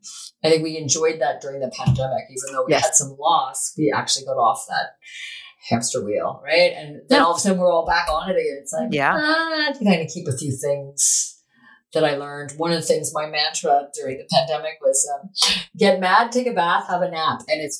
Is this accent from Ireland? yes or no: no; Nova Scotia, Canada; I'm from Nova Scotia.